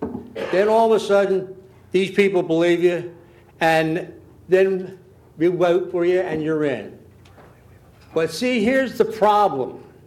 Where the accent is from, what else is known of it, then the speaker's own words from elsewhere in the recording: Millsboro, Delaware, United States; I'm from Millsboro, Captain's Grant.